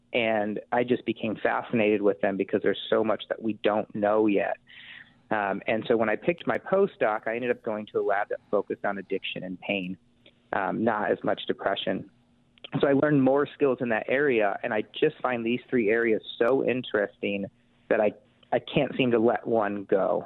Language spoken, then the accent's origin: English; California, United States; moved away as an adult; So I am originally from California. I ended up moving to the UP up in Marquette, Michigan, and going to Northern Michigan University.